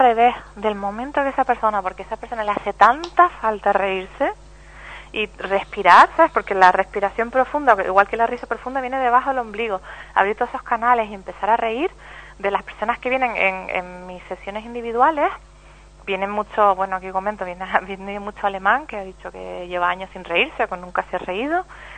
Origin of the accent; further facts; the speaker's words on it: Telde, Canary Islands, Spain; born there; soy nacida en Telde, o sea, pero mi madre es alemana y mi padre fue inglés